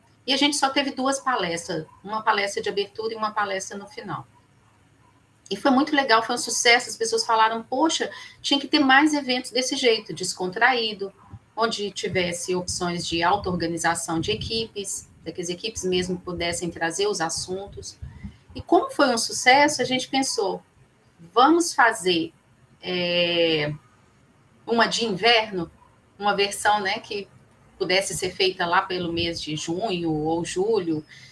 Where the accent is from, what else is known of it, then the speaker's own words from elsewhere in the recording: Minas Gerais, Brazil; Sou mineirinha, sou casada com o Luiz, nós temos duas filhas e duas netinhas pincher, duas netinhas pets.